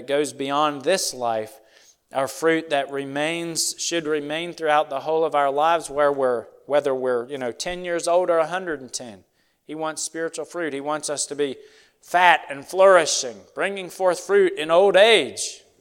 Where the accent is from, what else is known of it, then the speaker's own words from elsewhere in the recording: West Virginia, United States; We grew up in West Virginia